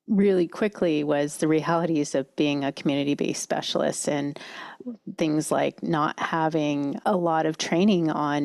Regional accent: Ontario, Canada; now in Victoria, Canada; Although I wasn't raised in Victoria, this is where I call home with my husband and two daughters. I grew up in Ontario in a multi-generational home.

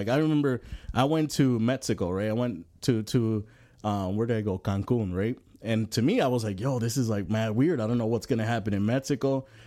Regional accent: Puerto Rico; I'm from Puerto Rico.

